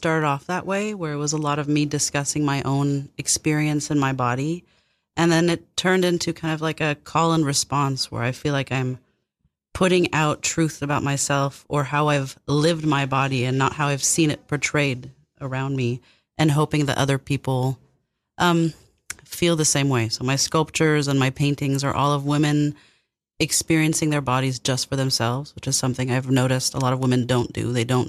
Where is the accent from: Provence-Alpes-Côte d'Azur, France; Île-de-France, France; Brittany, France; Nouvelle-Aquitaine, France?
Île-de-France, France; Paris; moved away as an adult; Well, I grew up in Paris.